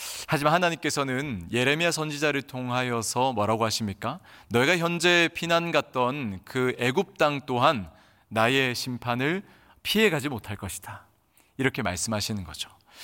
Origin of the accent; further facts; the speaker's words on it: Busan, South Korea; 저는 고향이 부산이라 또 부산하면 해운대 바다가 유명하지 않습니까?